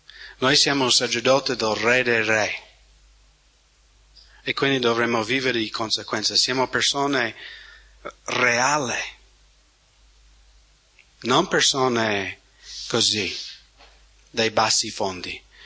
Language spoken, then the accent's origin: Italian; United States; first language English; Italian is a second language; io sono americano e inglese è la mia madrelingua.